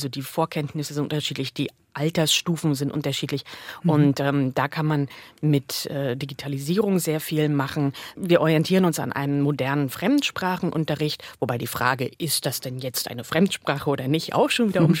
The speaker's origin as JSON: {"language": "German", "region": "Mecklenburg-Vorpommern", "country": "Germany", "said": "Bei uns in Mecklenburg-Vorpommern gibt es viele, die sagen, nee, Moin, das kommt aus dem Westen, das sagen wir hier nicht."}